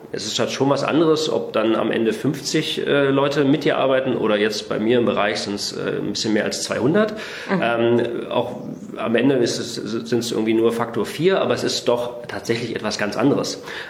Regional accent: Saxony-Anhalt, Germany; Ich bin im Osten aufgewachsen, in Sachsen-Anhalt. Erst auf einer Militärbasis von der NVA, weil mein Vater war bei der NVA, war Major, das heißt Offizier.

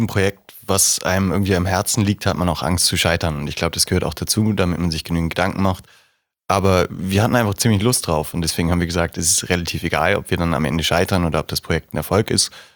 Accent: Hamburg, Germany; Also ja, Hamburg ist eine wunderschöne Stadt und meine Heimat

